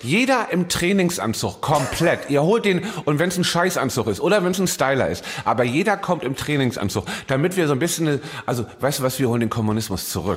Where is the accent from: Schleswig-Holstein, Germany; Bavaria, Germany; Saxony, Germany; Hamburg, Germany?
Hamburg, Germany; In meiner Heimatstadt Hamburg.